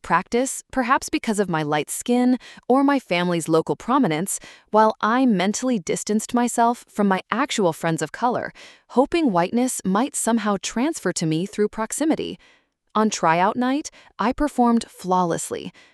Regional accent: New Jersey, United States; Growing up in Atlantic County, New Jersey, television had taught me that cheerleaders, invariably white, thin, and desirable, embodied both power and purity.

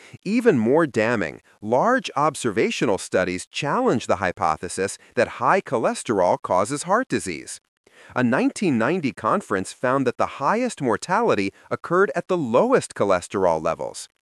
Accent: Scotland, United Kingdom; As a Scottish doctor, I witnessed my homeland achieve the dubious distinction of having the highest heart attack death rate worldwide.

